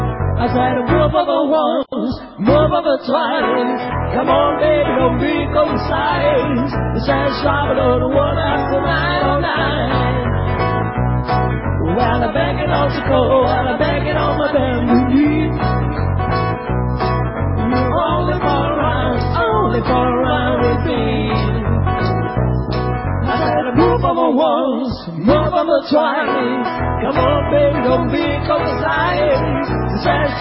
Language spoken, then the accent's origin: Spanish; Rosario, Santa Fe, Argentina; Soy de Rosario. Vine a ver por primera vez.